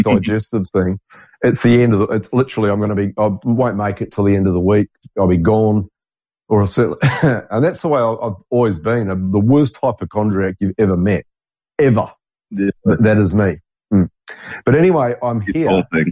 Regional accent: New Zealand; considering I'm a Kiwi.

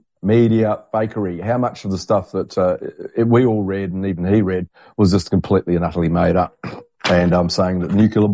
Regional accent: New Zealand; now in Australia; I didn't realise Donald Trump was our president over here in Australia, but thank goodness I'm a New Zealander and I can escape.

